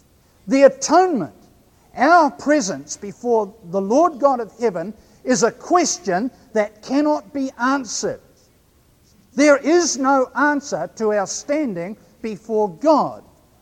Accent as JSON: {"language": "English", "country": "New Zealand", "accent": "New Zealand", "said": "I should say it carefully so that my New Zealand accent doesn't obscure the number."}